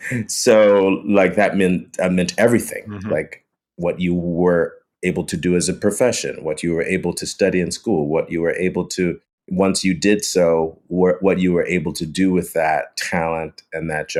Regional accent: Chicago, Illinois, United States; even when I was growing up in Chicago, the only reason I got an opportunity to play music was mainly because there was a music program started specifically because music was taken out of the public schools in Chicago.

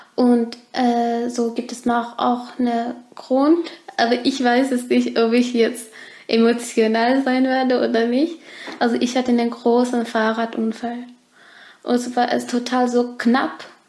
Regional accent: Turkey; in der Türkei, in meinem Heimatland

